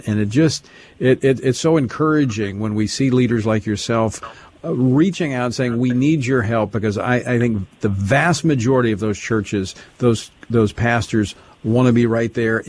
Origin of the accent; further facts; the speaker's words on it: Louisiana, United States; having gone in Louisiana, my home state, gone through a number of natural disasters